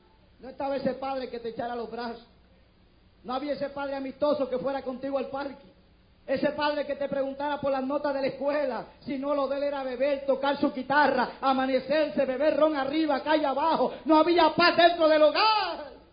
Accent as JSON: {"language": "Spanish", "region": "San Juan", "country": "Puerto Rico", "tie": "born there", "said": "nací en Llorén Torre en el año 53, cuando Llorén comenzaba a tener problemas y las pandillas empezaban a reunirse. Allí en el edificio 53, en el tercer piso, estábamos viviendo."}